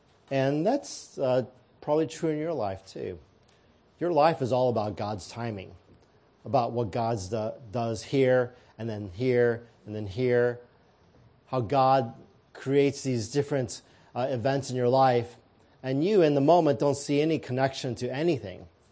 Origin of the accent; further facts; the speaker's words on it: St. Louis, Missouri, United States; also born or lived in Kansas City, Missouri; So, for example, I was raised in St. Louis, Missouri, but I was born in Kansas City, Missouri.